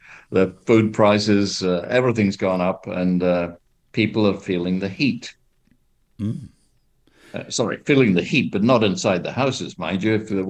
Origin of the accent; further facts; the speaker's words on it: Scotland, United Kingdom; Where I grew up in Scotland